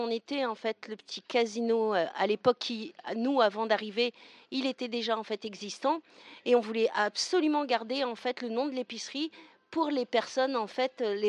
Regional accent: Vermelles, Hauts-de-France, France; moved away; Alors, du Pas-de-Calais en fait, le département 62. À Vermel, un petit village en fait. La ville la plus grande à côté de Vermel, c'est Lens, bien sûr.

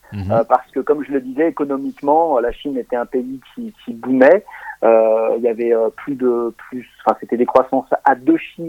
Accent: France; pendant 10 ans, j'étais le seul Français à faire des compos, à faire des compos en tant que Français et en chinois.

